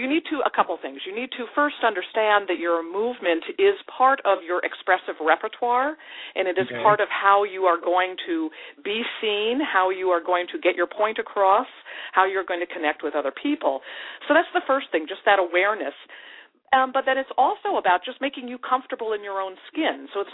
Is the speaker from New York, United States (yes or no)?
yes; New York, United States; No, I'm not. I'm actually from the New York area, but I have family living in the Portland, Oregon area.